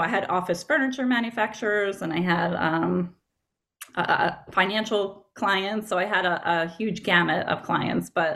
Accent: Long Island, New York, United States; born there

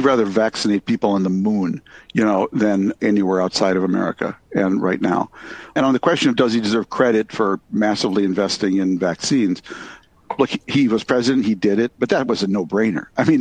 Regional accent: Minnesota, United States; my wife's from Iowa, I'm from Minnesota

